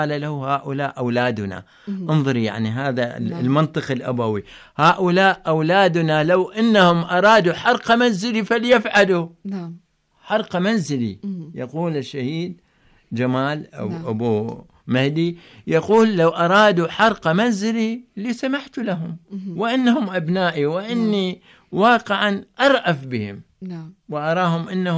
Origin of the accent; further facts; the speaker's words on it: Basra, Basra Governorate, Iraq; يعني تعرفت عليه في البصرة، يعني ابن مدينتي